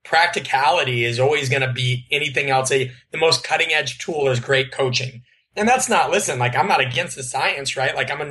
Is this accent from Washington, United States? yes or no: no; Omaha, Nebraska, United States; I'm from Omaha, Nebraska. I'm from Omaha, Nebraska. I'm about as simple as it gets.